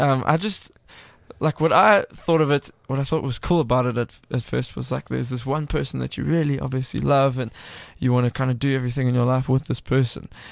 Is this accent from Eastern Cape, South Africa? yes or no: no; Cape Town, Western Cape, South Africa; I'm from Cape Town